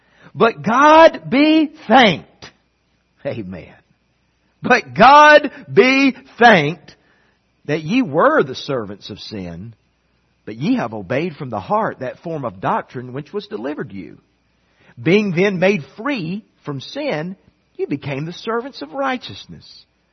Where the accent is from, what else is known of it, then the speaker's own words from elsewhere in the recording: Southern US, United States; I grew up in the South, and I didn't really know much about stuffing growing up, okay?